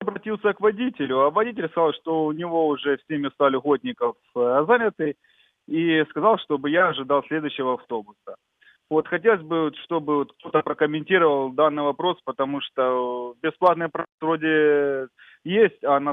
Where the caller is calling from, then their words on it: Kharkiv, Kharkiv Oblast, Ukraine; Я з міста Харків. Учасник бойових дій.